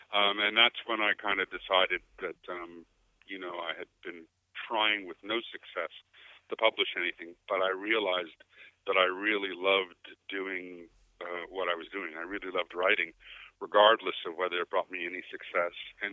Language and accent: English; Trinidad & Tobago; born there; because I was born in Trinidad and my family is Trinidadian.